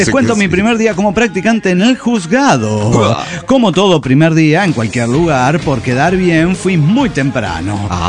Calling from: Cochabamba, Bolivia; de Cochabamba, Bolivia.

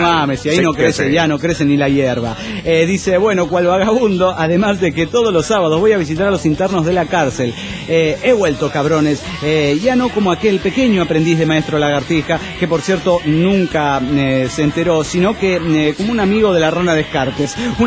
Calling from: Hermosillo, Sonora, Mexico; de Hermosillo, Sonora, México.

